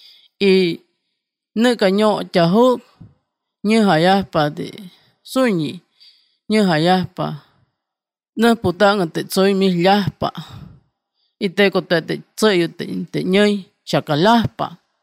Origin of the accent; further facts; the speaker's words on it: Ribera Hidalgo, Mexico; vengo de la Ribera Hidalgo.